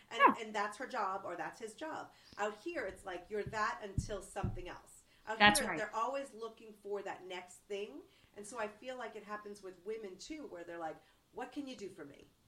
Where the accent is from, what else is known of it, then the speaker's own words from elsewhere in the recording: Boston, Massachusetts, United States; now in Los Angeles, United States; 'cause I grew up in Boston.